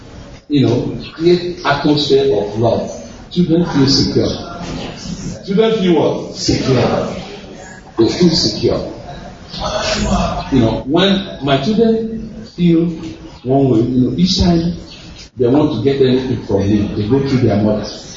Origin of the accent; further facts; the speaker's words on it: Abuja, Federal Capital Territory, Nigeria; I'm from Abuja, Pastor.